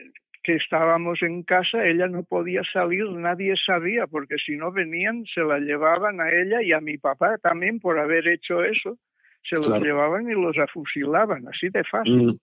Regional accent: Barcelona, Catalonia, Spain; born there; Yo nací en Barcelona. Allí... todas mis familias se habían ido poco a poco de Navarra. Eran de Navarra

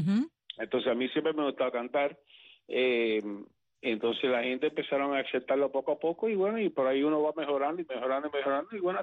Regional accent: New York, United States; born there; Yo nací en Nueva York en 1972

